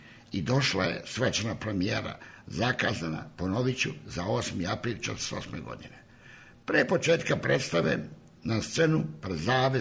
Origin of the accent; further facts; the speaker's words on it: Bosnia & Herzegovina; accent: Ijekavian; now in Serbia; Ne treba zaboraviti, ja sam poreklom Bosanac, pa mi je jekavski rodni govor.